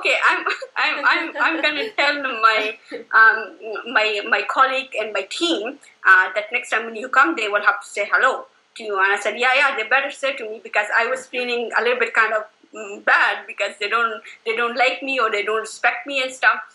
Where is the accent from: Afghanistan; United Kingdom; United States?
Afghanistan; English is a second language; now in Canada; And where I was recent from the Afghanistan, you know, it's like I came in 2011.